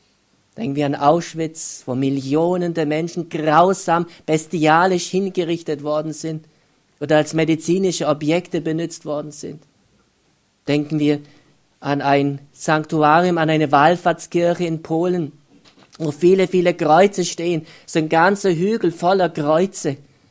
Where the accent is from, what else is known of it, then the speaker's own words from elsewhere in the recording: Germany; obwohl ich bin selber Deutscher